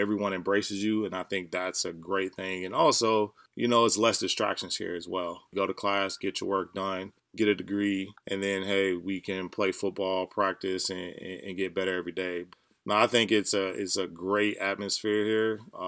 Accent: College Park, Georgia, United States; So, born and raised in College Park, Fayetteville area. Went to Sandy Creek High School.

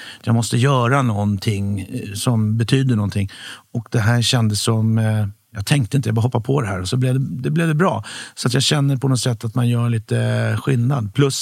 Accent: Huddinge, Stockholm County, Sweden; Ja, jag växte upp i Huddinge, i Segeltorp.

